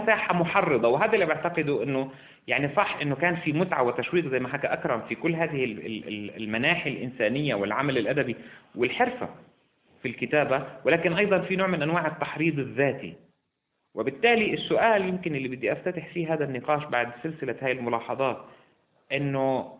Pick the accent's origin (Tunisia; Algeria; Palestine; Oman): Palestine; نحن كفلسطينيين لم ننتبه إلى التاريخ إلا في حالات نادرة جدا في العمل الأدبي